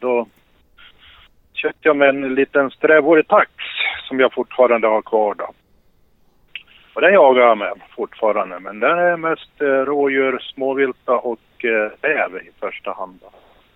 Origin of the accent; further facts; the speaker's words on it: Hedemora, Dalarna County, Sweden; jag är från Hedemora i södra Dalarna och distriktsordförande.